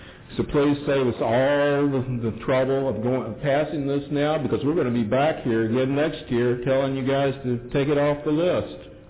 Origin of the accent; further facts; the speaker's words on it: Salem, Virginia, United States; Originally, I'm from Salem.